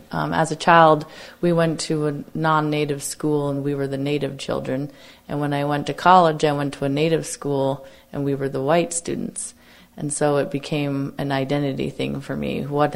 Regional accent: Great Falls, Montana, United States; I grew up in Great Falls.

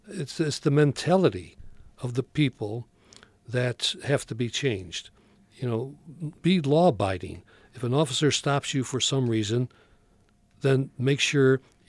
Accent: Rochester, New York, United States; Well, I grew up in Rochester, and where I lived, I wouldn't go down there in an armored car, right?

